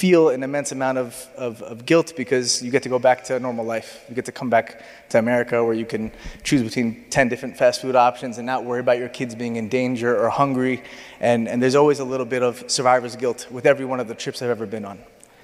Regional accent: New Jersey, United States; I don't take offense, I'm from Jersey originally.

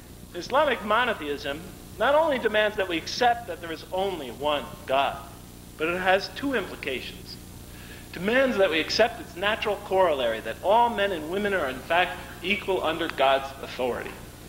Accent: Bridgeport, Connecticut, United States; You know, when I was a teenager growing up in Bridgeport, Connecticut, my gang or group was essentially white, mostly Italian Americans, although I'm German.

